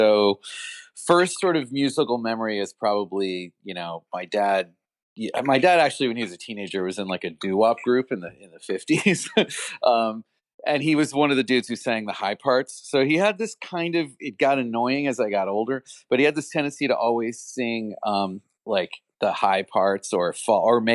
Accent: Long Island, New York, United States; I grew up on Long Island, so you have to basically like have a … album in your house or else they evict you.

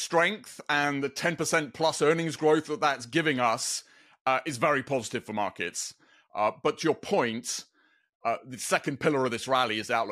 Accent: Scotland, United Kingdom; Well, I'm Scottish

